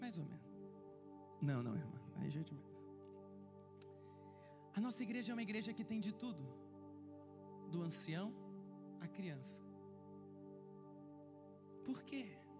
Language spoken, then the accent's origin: Portuguese; Belém, Pará, Brazil; born there; Eu nasci em Belém do Pará, para quem não sabe.